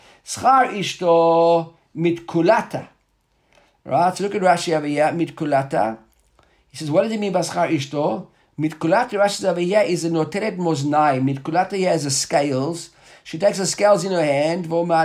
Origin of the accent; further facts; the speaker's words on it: South Africa; the guy in our shul growing up in South Africa, Professor Moshe Sharon, was a big time Yechochem